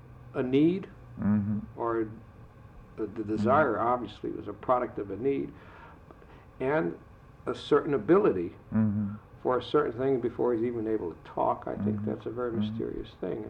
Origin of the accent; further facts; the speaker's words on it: Waterbury, Connecticut, United States; I grew up in Waterbury.